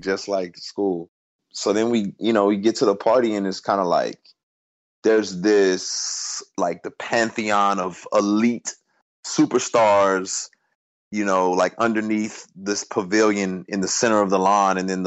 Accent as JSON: {"language": "English", "town": "Houston", "region": "Texas", "country": "United States", "tie": "born there", "said": "I was born in Houston too."}